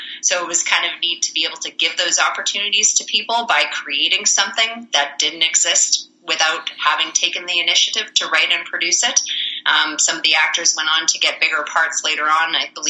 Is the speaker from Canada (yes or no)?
yes; Canada; me living in Alberta, I'm really limited to projects that are in Alberta by, say, being Canadian